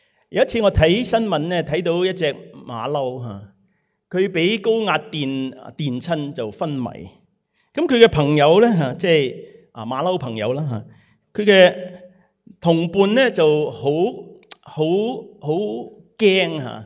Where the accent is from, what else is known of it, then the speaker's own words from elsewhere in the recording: Guangdong, China; 特別我哋廣東人嚇，係咪啊？